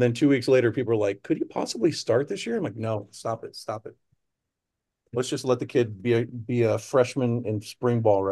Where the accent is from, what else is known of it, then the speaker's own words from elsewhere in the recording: Seattle, Washington, United States; I go, I'm from Seattle, brother.